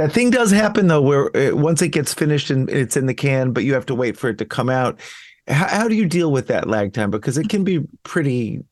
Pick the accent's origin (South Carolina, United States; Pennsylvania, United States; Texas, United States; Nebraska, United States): Texas, United States; Dallas; I mean, I grew up in the South in Texas, and we used to go spend the summers in Brainerd.